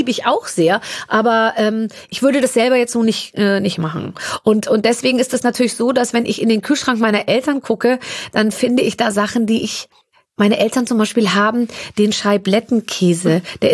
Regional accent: Munich, Bavaria, Germany; born there; Ich bin 74 München. Geboren in München und wir sind dann in so einen Vorort gezogen, als ich 6 war

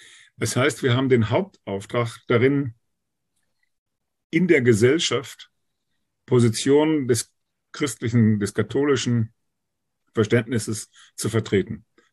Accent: Münster, North Rhine-Westphalia, Germany; in meiner Heimatstadt hier in Münster

